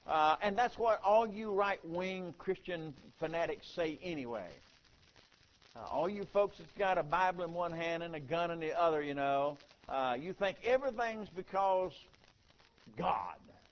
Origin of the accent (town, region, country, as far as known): South Carolina, United States; born or raised there